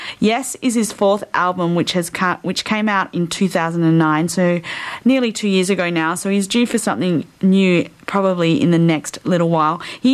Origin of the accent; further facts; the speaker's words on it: Australia; He helped out with a song to benefit skin cancer research in Australia. So again, my hometown or my home country, I got to give him kudos for that.